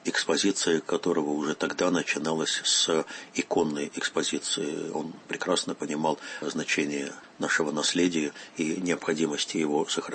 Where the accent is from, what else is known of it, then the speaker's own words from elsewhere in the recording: Russia; Когда хозяин магазина узнает, вот, что я из России